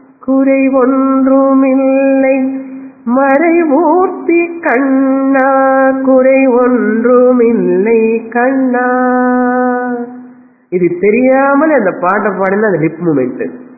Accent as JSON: {"language": "English", "country": "India", "said": "I am an Asian. I am an Indian. I am related to India, relative world."}